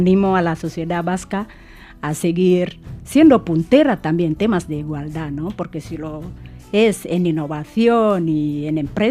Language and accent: Spanish; Casamance, Senegal; Spanish is a second language; now in Spain; yo soy de la Casamance, del sur de Senegal, y es una zona muy verde, ahí con árboles grandes, frondosos, majestuosos, que árboles que te inspiran respeto, ¿no? Y cuando llegué a Cádiz, pues era más seco